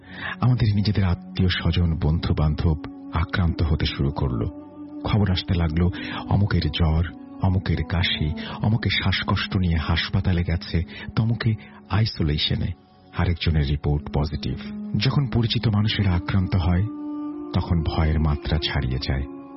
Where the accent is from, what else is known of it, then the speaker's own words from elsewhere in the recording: Narayanganj, Dhaka Division, Bangladesh; আমার জন্মস্থান নারায়ণগঞ্জ, আমাদের ফ্যামিলি প্রায় 40-45 বছর ধরে এখানেই থাকে।